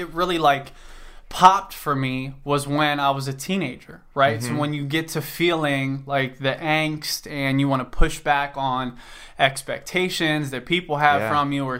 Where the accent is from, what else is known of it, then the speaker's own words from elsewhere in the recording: Cincinnati, Ohio, United States; I'm from Cincinnati, Ohio. Anyway, so, you know, we lived in a duplex.